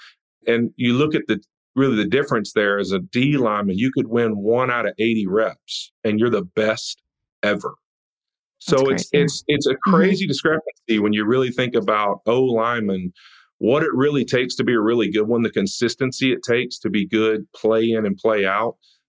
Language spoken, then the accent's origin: English; Louisiana, United States; And so I grew up in North Louisiana. Most people are Cowboy fans or Saints fans.